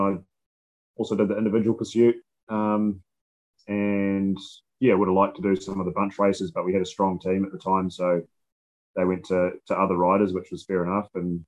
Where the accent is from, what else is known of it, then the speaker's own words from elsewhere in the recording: Auckland, New Zealand; Like, I grew up in Auckland, which has a lot of traffic